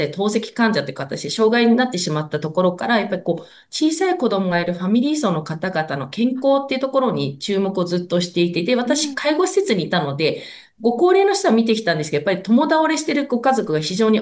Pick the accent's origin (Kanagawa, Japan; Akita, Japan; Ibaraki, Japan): Kanagawa, Japan; Kawasaki; やっぱり地元川崎で幼少期ずっと育って、やっぱり一回外に出て、また戻ってきた身で、より川崎が好きになっているの